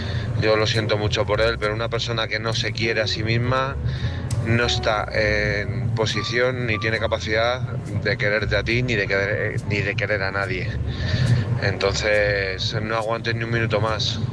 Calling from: Madrid, Community of Madrid, Spain; de Madrid.

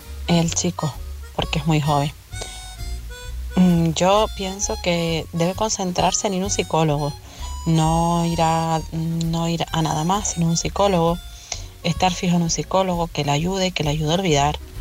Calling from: Canary Islands, Spain; de Tenerife.

